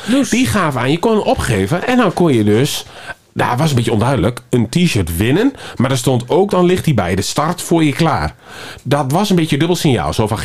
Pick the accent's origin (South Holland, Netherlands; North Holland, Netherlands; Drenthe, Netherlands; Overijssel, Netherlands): Overijssel, Netherlands; Nijverdal; Ik kom van oorsprong uit Nijverdal.